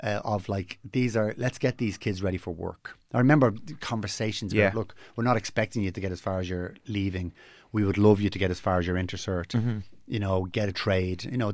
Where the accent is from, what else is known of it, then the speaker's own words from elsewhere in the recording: Dublin, Leinster, Ireland; I grew up in Ballymun, a great place to grow up.